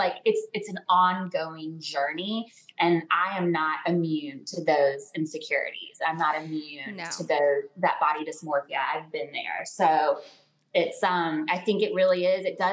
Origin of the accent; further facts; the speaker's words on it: the South, United States; But that all those messages were kind of compounded and reinforced growing up in the South.